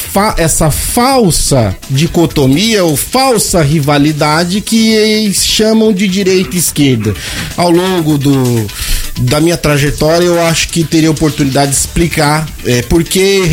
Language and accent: Portuguese; Campo Grande, Mato Grosso do Sul, Brazil; Somos aqui de Campo Grande, Mato Grosso do Sul